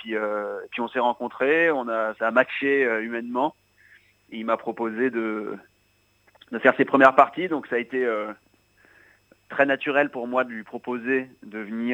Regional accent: France; qu'on retrouve peu par chez nous en France

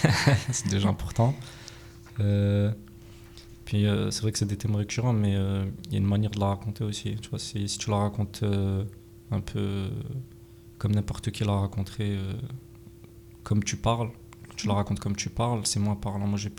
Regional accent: Amiens, Hauts-de-France, France; je suis né à Amiens, je suis né à Brossolette. Donc, ceux qui connaissent, maintenant c'est Calmette. Après, j'ai déménagé, je suis resté à Amiens quand même.

